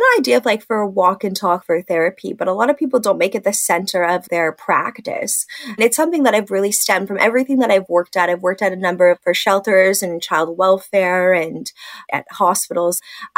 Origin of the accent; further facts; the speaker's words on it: Dundas, Ontario, Canada; I grew up in Dundas, Ontario, near Hamilton, for people that that are not aware of that.